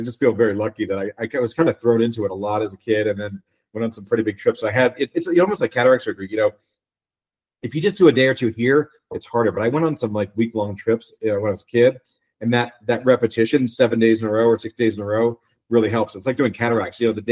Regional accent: East Coast, United States; now in Denver, United States; No. I mean, I grew up on the East Coast. So, you know, my first time skiing was at Camelback Mountain in the Poconos of Pennsylvania.

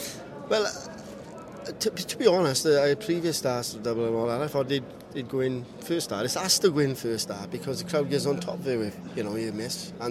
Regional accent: Wales, United Kingdom; I've never played in my hometown. Never played a dart tournament, major tournament in Wales.

